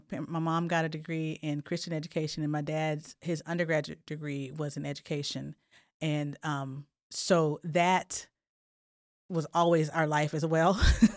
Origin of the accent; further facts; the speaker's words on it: Atlanta, Georgia, United States; Atlanta is full of wonderful culture and history. And so had the opportunity to grow up in that environment